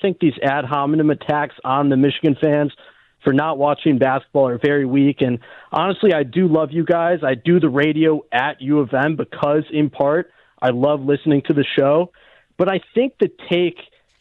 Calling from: Budapest, Hungary; I'm calling in from Budapest, Hungary

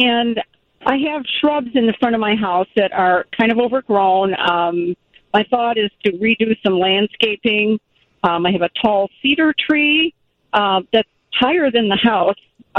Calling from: Racine, Wisconsin, United States; Yes, I am calling from Racine. Come on up sometime.

